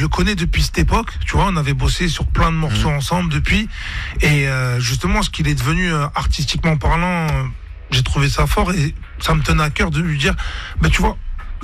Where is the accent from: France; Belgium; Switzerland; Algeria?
France; Florac, Occitanie; De Florac, Florac.